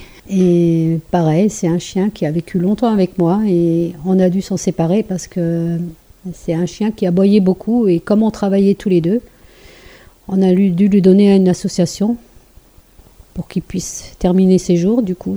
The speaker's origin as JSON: {"language": "French", "region": "Grand Est", "country": "France", "moved": "yes", "lives_now": "Saint-Brice, France", "said": "je viens de la Moselle et j'ai déménagé il y a 4 ans maintenant à Saint-Brice."}